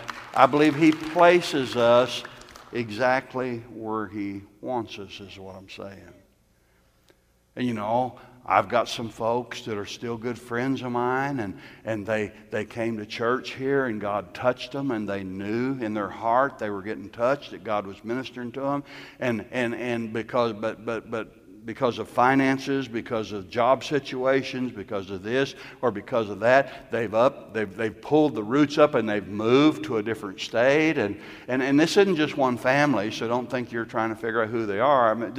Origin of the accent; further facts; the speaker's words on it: Galveston, Texas, United States; born there; I was born in Galveston. You know, the island, the Gulf, the waves coming in, the sand beaches.